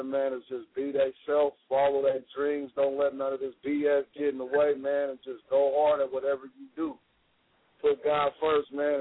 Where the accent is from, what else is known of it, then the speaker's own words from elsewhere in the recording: Sacramento, California, United States; Man, bud, you know, I'm from Sacramento, California, man, 916, you feel me?